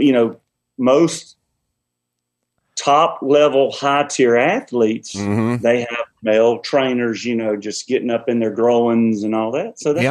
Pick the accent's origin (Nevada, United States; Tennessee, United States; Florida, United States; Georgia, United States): Georgia, United States; So first of all, I grew up an Atlanta Falcons fan. I'm from Georgia.